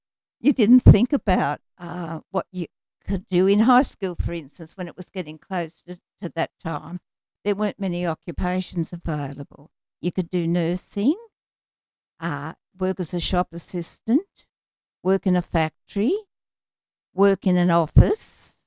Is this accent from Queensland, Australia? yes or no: no; Sydney, New South Wales, Australia; I grew up in Kingsgrove, which is a suburb of Sydney in the St. George area.